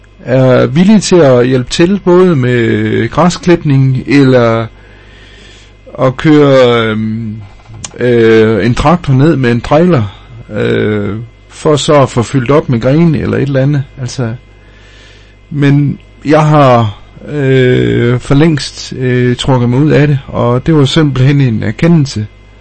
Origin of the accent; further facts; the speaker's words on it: Løkken, North Denmark Region, Denmark; for mig, der er Løkken min barndomsby.